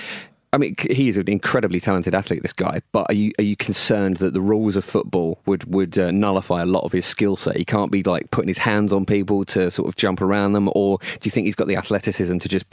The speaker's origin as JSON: {"language": "English", "town": "Raynham", "region": "Massachusetts", "country": "United States", "tie": "born or raised there", "said": "So I'm delighted to learn that he's from Raynham, because that's my hometown."}